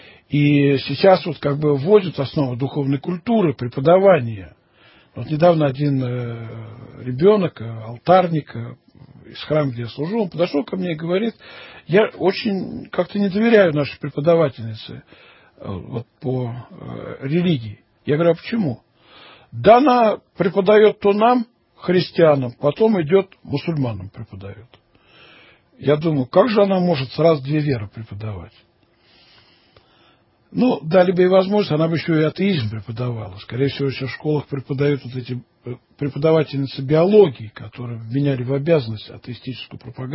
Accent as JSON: {"language": "Russian", "town": "Orekhovo-Zuyevo", "region": "Moscow Oblast", "country": "Russia", "tie": "born or raised there", "said": "Мое детство проходило в Московской области, город Орехово-Зуево."}